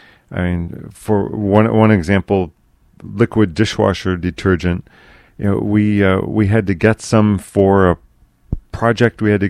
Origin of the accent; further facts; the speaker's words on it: Rome, New York, United States; When I was a kid growing up in Rome, New York